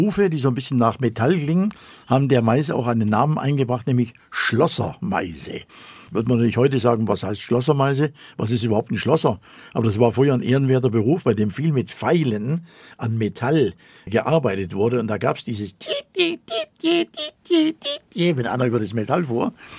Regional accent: Zittau, Saxony, Germany; Ich war damals ein kleiner Steppke in Ostsachsen, in Zittau, in meiner Geburtsstadt. Und das war im Jahre des Herrn 1952, 13-jährig.

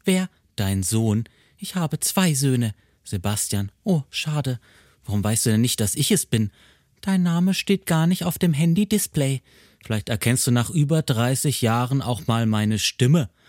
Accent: Freiburg, Baden-Württemberg, Germany; Ich rufe meine Mutter in meiner Heimatstadt Freiburg an.

